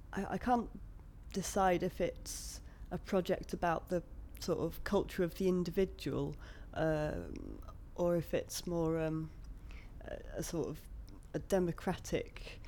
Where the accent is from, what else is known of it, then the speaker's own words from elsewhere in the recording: Lancaster, North West England, United Kingdom; I'm 30 years old and I'm from Lancaster.